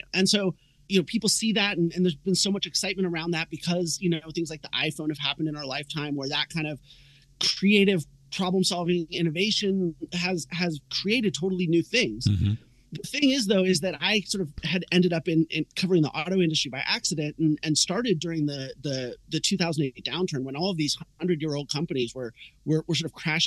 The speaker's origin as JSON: {"language": "English", "region": "West Coast", "country": "United States", "tie": "born or raised there", "said": "I grew up on the West Coast"}